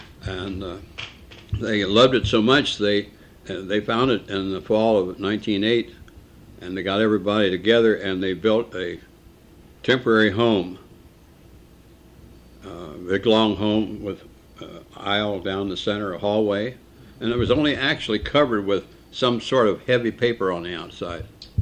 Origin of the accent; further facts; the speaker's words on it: Columbus, Ohio, United States; born there; I was actually born at my grandmother's on 141 or 142 West First Avenue.